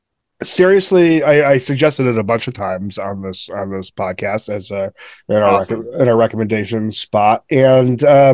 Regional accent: Portland, Oregon, United States; from Portland, Oregon.

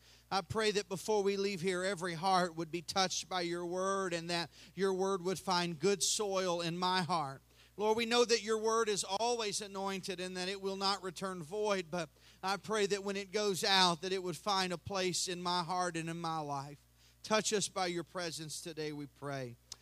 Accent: Kentucky, United States; Brother Travis mentioned that we pastor a church in Franklin, Kentucky. I know from my accent it sounds like I'm maybe from Canada, but I'm from Kentucky.

